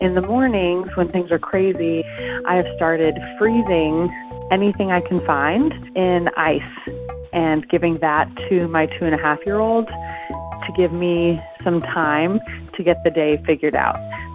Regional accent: New Orleans, Louisiana, United States; I'm from New Orleans, Louisiana.

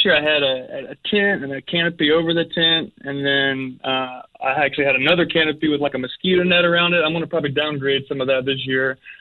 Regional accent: Louisiana, United States; I'm from Louisiana.

